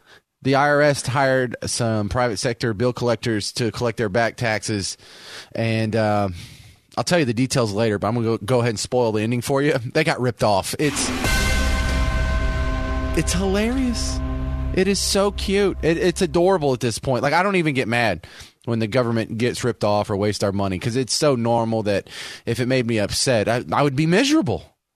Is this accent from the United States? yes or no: yes; the South, United States; I'm from the South, and this is craziness.